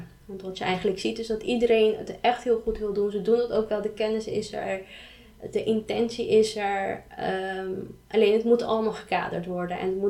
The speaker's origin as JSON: {"language": "Dutch", "country": "Curaçao", "said": "Ja, ik kom dan zelf niet uit Bonaire. Ik kom dan uit Curaçao."}